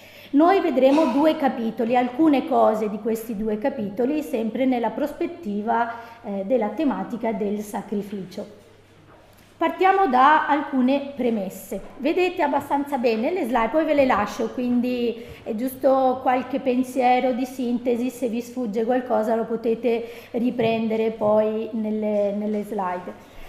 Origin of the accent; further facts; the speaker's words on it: Marcon, Veneto, Italy; Io sono originaria di Marcò, provincia di Venezia.